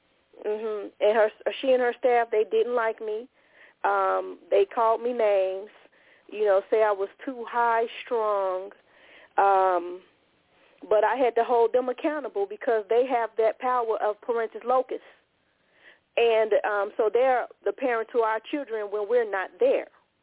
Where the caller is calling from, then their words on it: Chicago, Illinois, United States; I'm calling from Chicago.